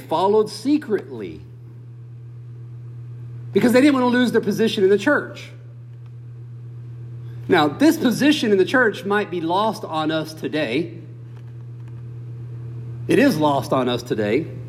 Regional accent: Bible Belt, United States; I grew up in the Bible Belt. In the Bible Belt, at least when I grew up in the Bible Belt, I'm sure it's still the same today in some places.

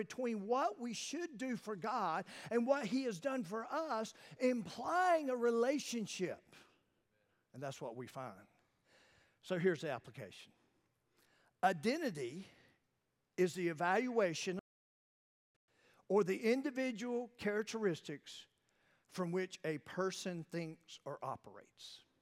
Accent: Wilmington, North Carolina, United States; It's amazing, Cleveland County. I'm an outsider. I'm from Wilmington. I'm those part of the center group that's at the beach.

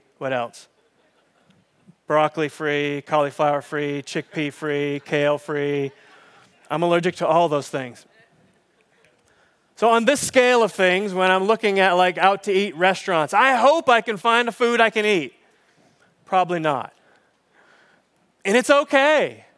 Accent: Massachusetts, United States; I'm originally from Massachusetts, go Sox.

